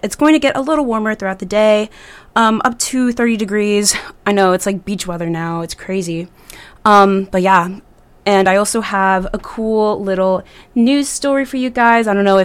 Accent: Connecticut, United States; I'm also from Connecticut and I go to school here in Vermont.

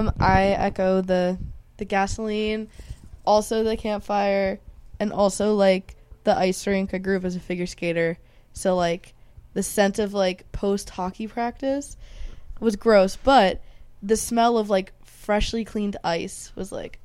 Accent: New Jersey, United States; And I'm from New Jersey, so I miss anyways

